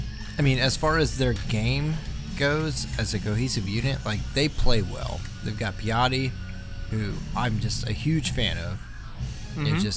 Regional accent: Montreal, Quebec, Canada; born there; I was born in Montreal.

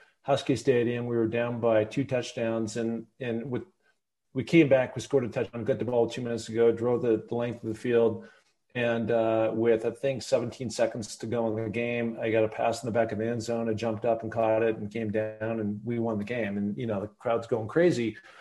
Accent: Seattle, Washington, United States; growing up in Seattle and anybody who knows the Great Northwest knows there's a lot of mountains around. We've got one grand one called Mount Rainier.

